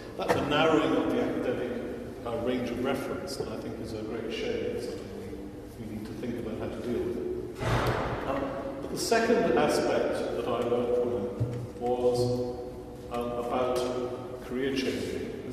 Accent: Aberdeen, Scotland, United Kingdom; now in Cambridge, United Kingdom; because I grew up in Aberdeen

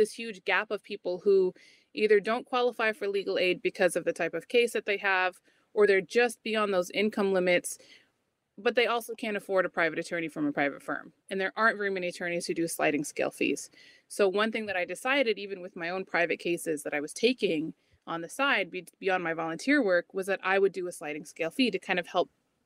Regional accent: Cedar Rapids, Iowa, United States; I'm from Cedar Rapids, Iowa.

